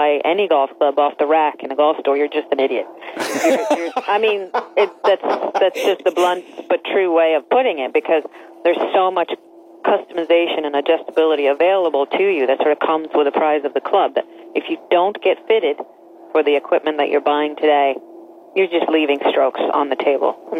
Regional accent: Sweden; I grew up in Sweden, as you said, and my father had a couple of golf stores.

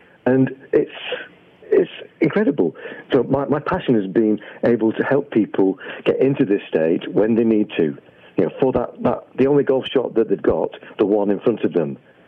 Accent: England, United Kingdom; accent: English; What is probably just my English accent.

